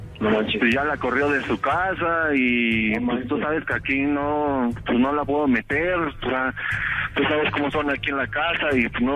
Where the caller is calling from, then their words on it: Tlalnepantla, State of Mexico, Mexico; Yo estoy aquí en Tlalnepantla.